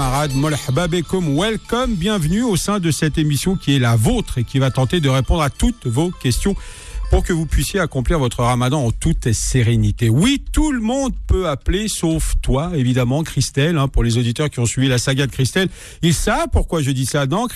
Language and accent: French; France; moi, je suis français.